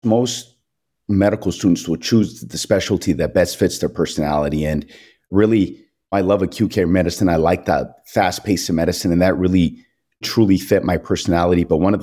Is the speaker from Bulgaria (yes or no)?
no; San Fernando Valley, California, United States; now in Santa Clarita, United States; I grew up in San Fernando Valley. I live now here in the Santa Clarita area